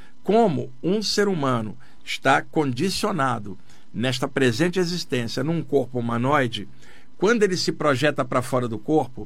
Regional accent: Rio de Janeiro, Brazil; born there; now in São Paulo, Brazil; nasci no Rio de Janeiro, moro em São Paulo há mais de 30 anos, sou um homem da Terra.

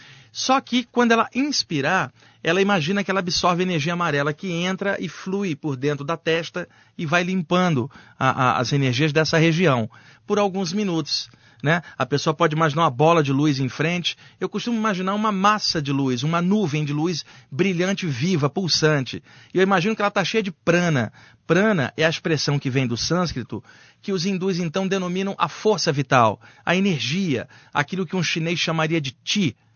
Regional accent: Rio de Janeiro, Brazil; moved away as an adult; now in São Paulo, Brazil; Eu sou carioca, eu moro aqui há 20 anos

